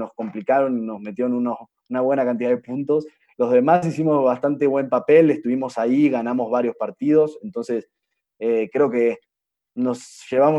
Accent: Argentina; now in Mexico; yo obviamente tengo a Argentina presente siempre, pero yo ya soy mexicano, represento a México como si fuese un mexicano más

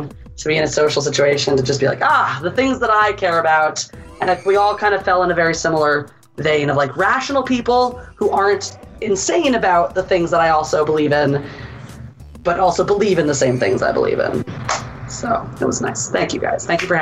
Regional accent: Philadelphia, Pennsylvania, United States; I'm from Philly, so cheese steaks.

